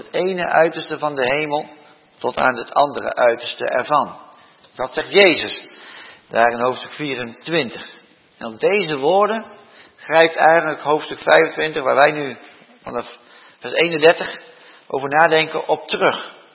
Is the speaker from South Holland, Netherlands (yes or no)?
yes; Rotterdam, South Holland, Netherlands; In Rotterdam, waar ik vandaan kom, heb je ook een kinderboerderij.